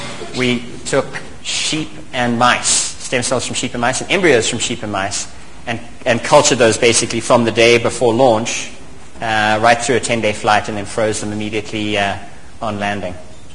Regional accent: South Africa; No, I wanted to do it as a South African citizen. I could have flown either as British or as South African. I'm dual citizenship, but I wanted to do it as a South African.

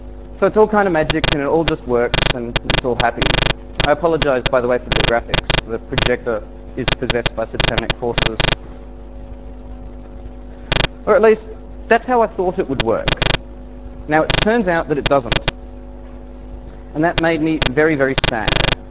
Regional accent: Canberra, Australian Capital Territory, Australia; I come from Canberra.

